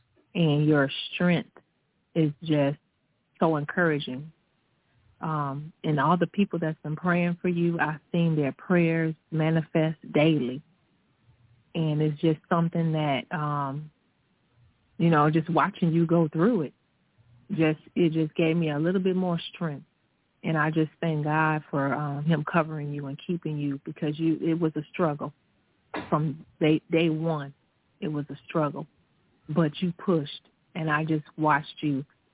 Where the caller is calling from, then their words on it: Texas, United States; I'm calling from Texas.